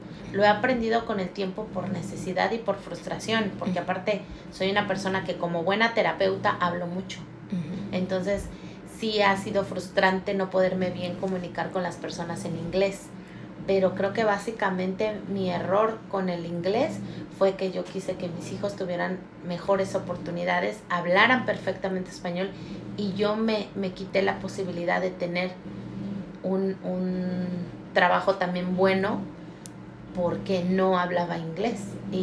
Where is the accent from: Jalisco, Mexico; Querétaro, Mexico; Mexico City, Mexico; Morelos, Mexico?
Mexico City, Mexico; yo soy 100% mexicana. Vengo básicamente de la Ciudad de México, o sea que soy chilanga. Mis rasgos físicos son muy diferentes a veces a los mexicanos que están acostumbrados a ver aquí. De hecho, jamás piensan que soy mexicana.